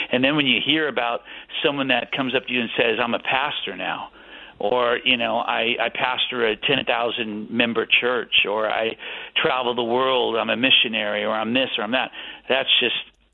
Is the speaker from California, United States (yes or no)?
yes; Los Angeles, California, United States; We were raised in Hollywood on the streets of L.A.